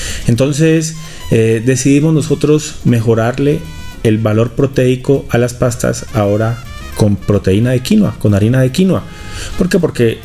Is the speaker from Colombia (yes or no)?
yes; Colombia